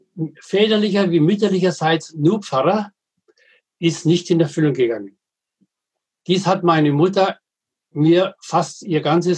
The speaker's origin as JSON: {"language": "German", "region": "Bavaria", "country": "Germany"}